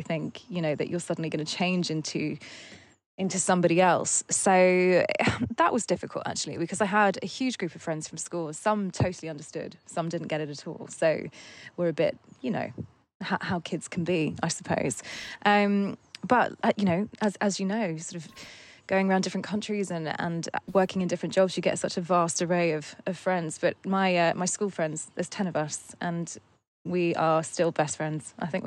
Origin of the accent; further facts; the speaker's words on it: South East England, United Kingdom; I grew up in Surrey, which is where we live now. It's about an hour away from London.